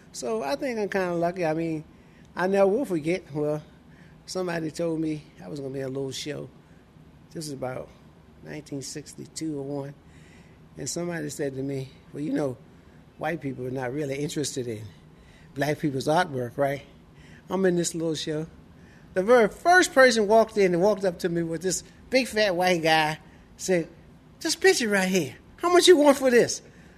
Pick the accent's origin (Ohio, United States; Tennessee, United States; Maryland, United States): Maryland, United States; Baltimore; I was born in Hopkins Hospital in 1939. I grew up on the corner of Everson Avenue and Calhoun Street. So I'm a real Baltimore guy. And I lived here all my life.